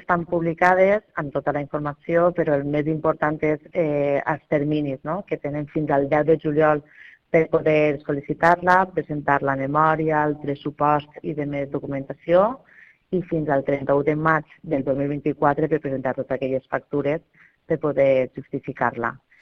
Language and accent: Catalan; Teulada, Valencian Community, Spain; Què vas a dir-te jo del meu poble?